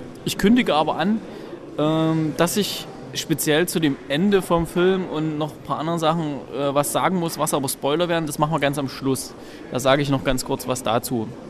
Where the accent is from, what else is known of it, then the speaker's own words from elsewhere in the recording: East Germany, Germany; Ich meine, ich bin ja aus der DDR, wir kennen das.